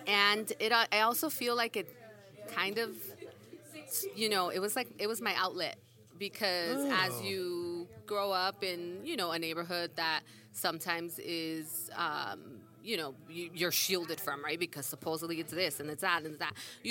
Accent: Los Angeles, California, United States; You know, I grew up in Boyle Heights. I knew like the community and the people, but I didn't have those connections

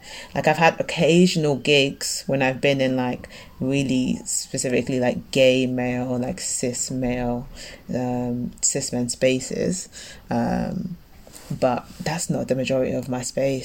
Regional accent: London, United Kingdom; So it didn't even feel, as a Londoner, it didn't even feel like

